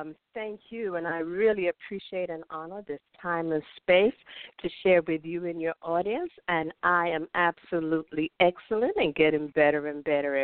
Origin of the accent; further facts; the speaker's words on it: Jamaica; also born or lived in New York; now in Atlanta, United States; I'm Jamaican, and I moved to Atlanta. I've been here about 20 years from New York, so I'm an apple turned a peach. I've been a Georgia peach for about 25 years.